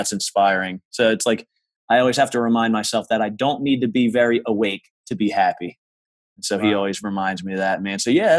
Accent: New Jersey, United States; I'm from New Jersey, Southern New Jersey, originally. And it was just a small corner store.

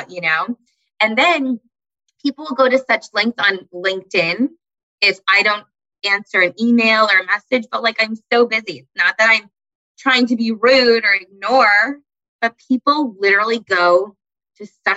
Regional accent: Parkland, Florida, United States; I grew up in Parkland, Florida. Like I lived a very sheltered life.

